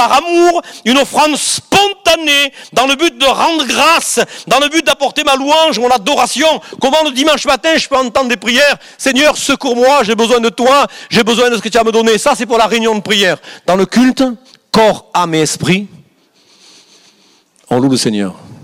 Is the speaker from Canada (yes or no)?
no; Israel; alors que chez nous, en Israël, c'est 5 mots.